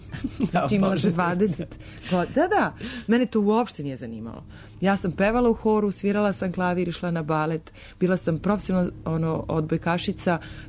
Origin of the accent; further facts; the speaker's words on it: Pančevo, Vojvodina, Serbia; moved away; also born or lived in Belgrade; pošto sam živjela u Pančevu, ja sam rođena Beograđanka, ali ja sam kao dete malo još otišla u Pančevo i tamo sam odrastala.